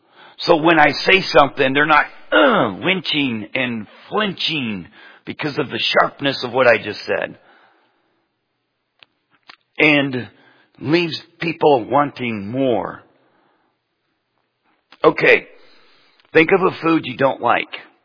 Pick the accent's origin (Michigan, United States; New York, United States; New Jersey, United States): Michigan, United States; When I grew up in Michigan, that was stuff that grew in a ditch, okay?